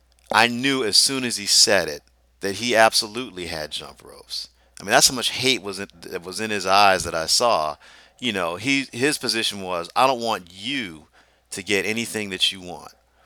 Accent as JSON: {"language": "English", "region": "Deep South", "country": "United States", "tie": "born or raised there", "said": "I grew up in the Deep South, and everywhere I went, there were people with agendas"}